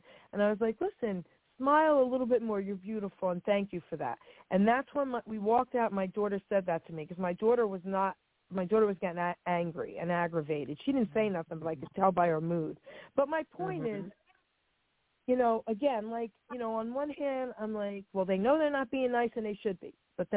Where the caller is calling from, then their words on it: New Jersey, United States; I'm calling from New Jersey.